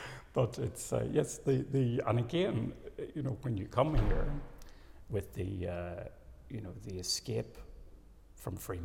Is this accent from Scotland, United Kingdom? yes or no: no; Northern Ireland, United Kingdom; I was brought up in Northern Ireland, just inside the border, on what we would describe as the southern border of Northern Ireland, right halfway, roughly about 35 miles south of Belfast, about 65 miles north of Dublin, but just on, as the crow would fly, about 7 miles to the border.